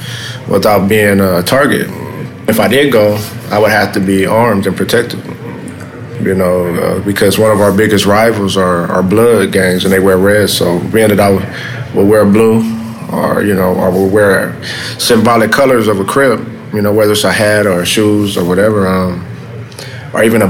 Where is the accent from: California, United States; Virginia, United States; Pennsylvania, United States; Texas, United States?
California, United States; Los Angeles; I grew up in South LA, which is you know, it's a gang infested, you know, a lot of crime, a lot of gang activity, a lot of drug dealing and stuff like that.